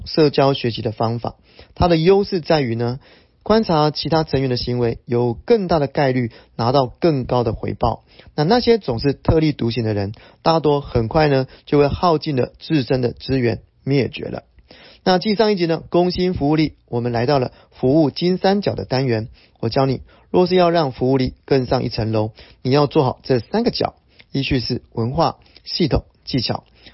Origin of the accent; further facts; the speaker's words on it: Miaoli County, Taiwan; 谢谢，我是苗栗人，可以跟你认识一下吗？